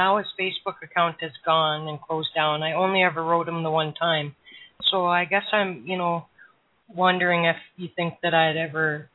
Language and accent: English; Canada; I'm a she, and I'm from Canada.